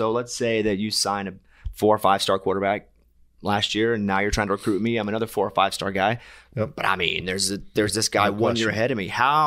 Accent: Arkansas, United States; because I'm from Arkansas. It's what we had. It's all we had was University of Arkansas.

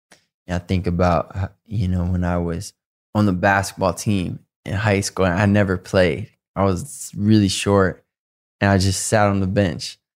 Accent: Detroit, Michigan, United States; also born or lived in Southfield, Michigan; I have a lot of friends I grew up with in Detroit and Southfield

